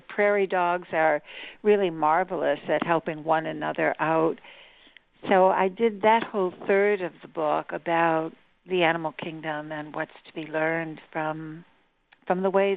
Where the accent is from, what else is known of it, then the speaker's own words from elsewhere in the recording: New York, United States; I was delighted as a New Yorker to learn that Kirsten Gillibrand, our senator, is the most transparent senator in Congress.